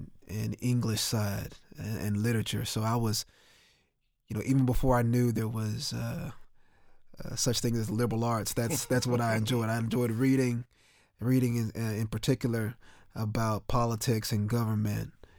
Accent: Mount Pleasant, Texas, United States; Bill Ratliff was from my hometown of Mount Pleasant, and I worked both legislative sessions in my time here from 97 to 2001.

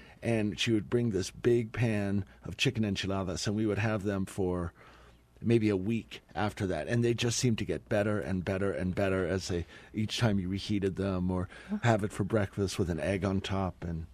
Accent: New Mexico, United States; born there; But I was born here in New Mexico

